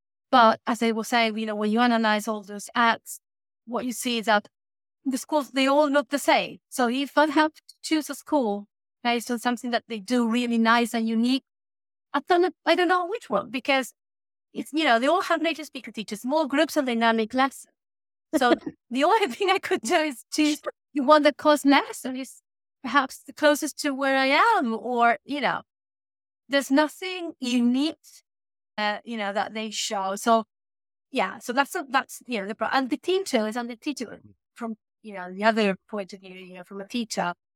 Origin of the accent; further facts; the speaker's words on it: Uruguay; English is a second language; People say, where are you from? It's like, I'm from Uruguay.